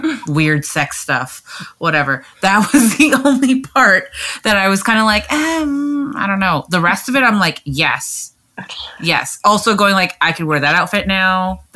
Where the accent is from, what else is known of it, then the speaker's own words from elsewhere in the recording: Scarborough, Ontario, Canada; You know, I'm from Scarborough.